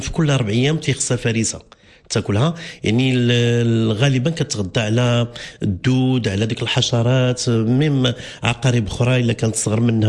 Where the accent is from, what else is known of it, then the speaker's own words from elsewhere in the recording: Morocco; عندنا في المغرب